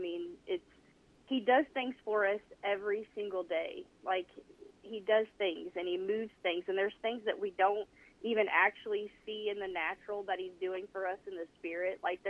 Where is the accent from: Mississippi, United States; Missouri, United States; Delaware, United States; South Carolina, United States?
Missouri, United States; I'm from Northern Missouri.